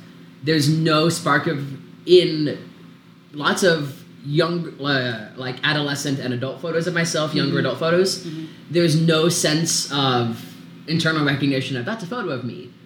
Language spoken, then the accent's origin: English; Dallas, Texas, United States; And so I did not have the word for trans because I'm from Dallas, Texas.